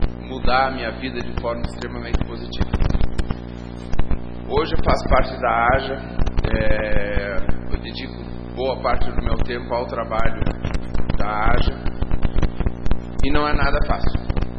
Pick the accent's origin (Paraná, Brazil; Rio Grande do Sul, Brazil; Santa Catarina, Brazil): Paraná, Brazil; Curitiba; now in Fama, Brazil; Eu vim de Curitiba e me casei com aquela mulher maravilhosa ali, e fui morar em Fama